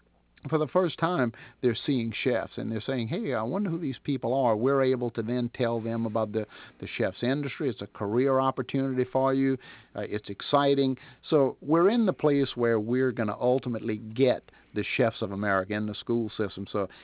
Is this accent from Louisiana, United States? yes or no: yes; New Orleans, Louisiana, United States; I'm from New Orleans, so you can imagine with a real ethnic cuisine there, Cajun and Creole.